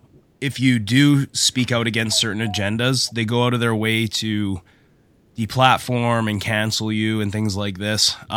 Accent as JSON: {"language": "English", "country": "Canada", "said": "Around COVID time, that is kind of when my mindset shifted as a Canadian."}